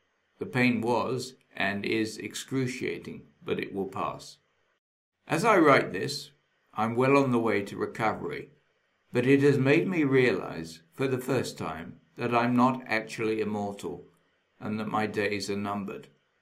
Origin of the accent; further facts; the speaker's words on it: United Kingdom; I'm British, 69 years old, fast approaching 70